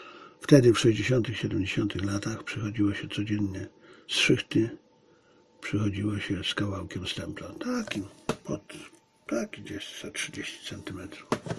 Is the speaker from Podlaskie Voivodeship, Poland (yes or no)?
no; Zabrze, Silesian Voivodeship, Poland; a ja pochodzę z Zabrza, więc wtedy w Zabrzu było 17 kopalń.